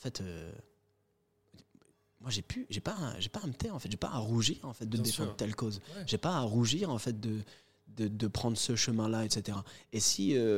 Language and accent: French; Morocco; Moi, quand on me demande, je dis, je suis marocain.